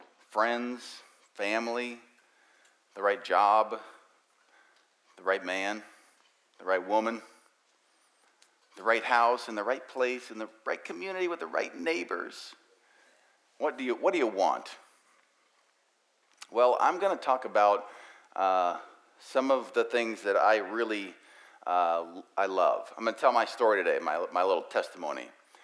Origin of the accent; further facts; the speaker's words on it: Troy, Ohio, United States; born there; But I was born in Troy, Ohio. I do know that.